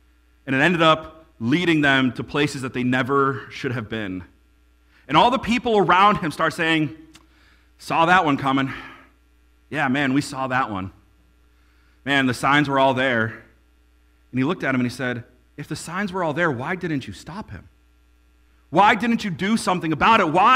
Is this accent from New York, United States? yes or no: yes; New York, United States; Now, growing up in New York, Niagara Falls was not that exciting.